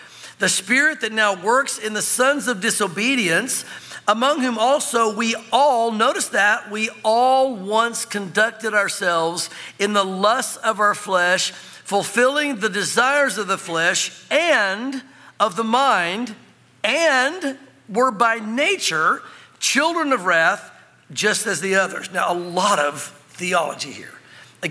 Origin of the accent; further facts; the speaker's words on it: the South, United States; because of confusions I had growing up in the South.